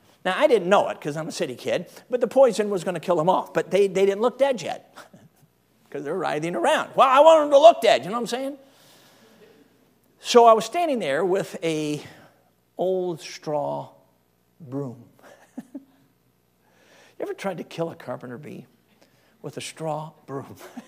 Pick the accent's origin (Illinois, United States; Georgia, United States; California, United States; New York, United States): Illinois, United States; Chicago; I mean, I grew up in Chicago, we had bumblebees.